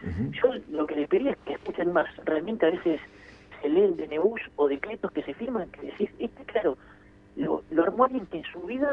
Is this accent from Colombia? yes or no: no; Argentina; yo te diría que lo que como empresario argentino lo que uno tiene que tener son las reglas claras